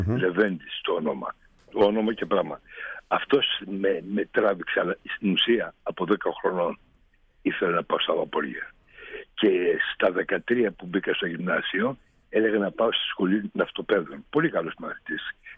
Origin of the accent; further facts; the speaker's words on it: Thourio, Eastern Macedonia and Thrace, Greece; η καταγωγή μου ήταν από τον Εύρο, ψηλά από τον Εύρο, Θούριο.